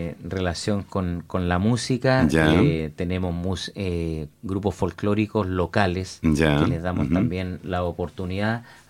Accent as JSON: {"language": "Spanish", "town": "Concepción", "region": "Biobío", "country": "Chile", "said": "yo soy de acá de Concepción"}